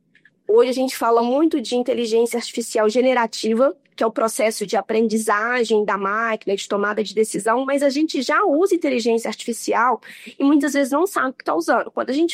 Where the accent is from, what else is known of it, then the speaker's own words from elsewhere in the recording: Riacima, Minas Gerais, Brazil; accent: mineiro; É, todo mundo vai ver que eu sou mineira pelo sotaque, né? Então, eu cresci numa cidade bem pequenininha, que se chama Riacima, em Minas Gerais.